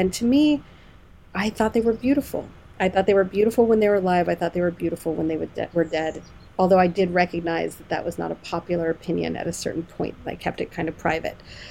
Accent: California, United States; So my lived reality butted up against the reality of growing up in California.

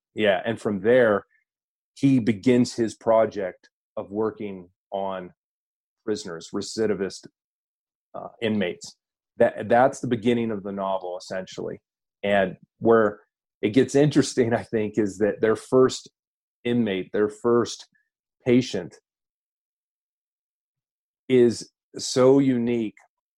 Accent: United States; I am an American.

